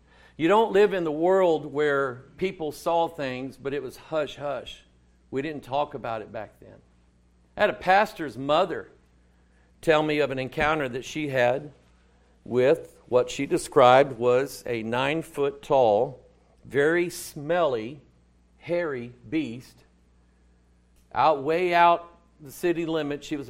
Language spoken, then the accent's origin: English; Arkansas, United States; Come on, I'm from Arkansas. I heard that one.